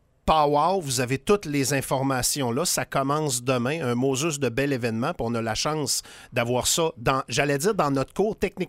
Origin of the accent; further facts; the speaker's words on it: Quebec, Canada; moved away as an adult; nous autres, quand on a sacré notre camp du Saguenay-Lac-Saint-Jean à 18 ans, c'était ça qu'on voulait tout faire, sacrer notre camp.